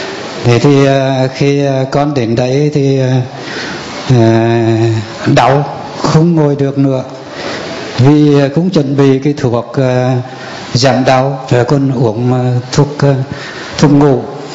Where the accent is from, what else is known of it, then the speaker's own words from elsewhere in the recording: Vinh, Nghệ An, Vietnam; Con quê ở giáo phận Vinh.